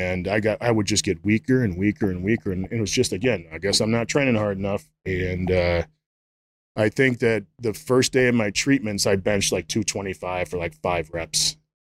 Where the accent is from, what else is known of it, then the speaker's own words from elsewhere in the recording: Prospect Heights, Illinois, United States; Town is Prospect Heights. There's like a million, like that area is like 7 million people.